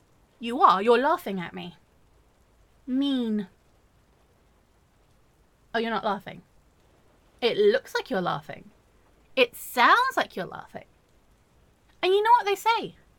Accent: England, United Kingdom; I'm English. We drink tea.

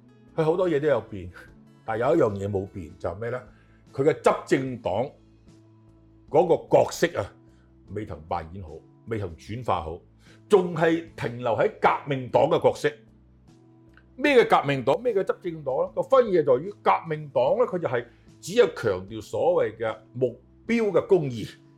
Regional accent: Hong Kong; 身为一个中国人，中国香港人，我们当然是要維護國家安全啦

